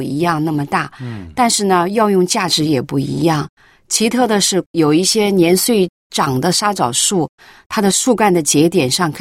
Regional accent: China

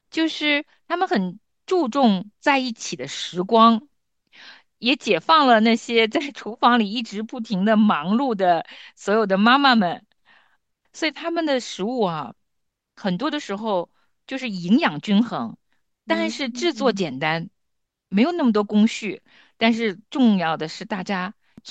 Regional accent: South Korea; Chinese is a second language; 我们韩国人的为主的韩餐，那就不一样了

